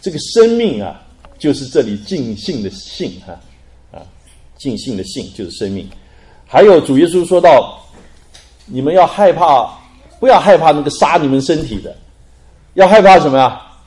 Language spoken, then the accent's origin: Chinese; Sanming, Fujian, China; 我们老家是叫福建三明很少人知道，有福建人大概才听说，很少人知道这个小地方，一个山区的地方，非常的贫穷偏僻。